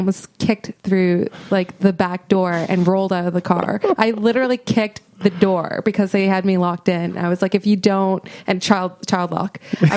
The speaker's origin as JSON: {"language": "English", "region": "Minnesota", "country": "United States", "tie": "born or raised there", "said": "But with ghost stories, there's this one time in my home state, Minnesota, somebody tried to bring me to a haunted barn"}